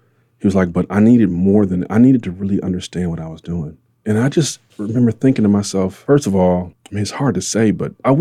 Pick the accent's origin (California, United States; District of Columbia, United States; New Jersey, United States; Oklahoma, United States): California, United States; I'm from California, the Bay Area of California. It's a lot like Honolulu. It's expensive to live out here.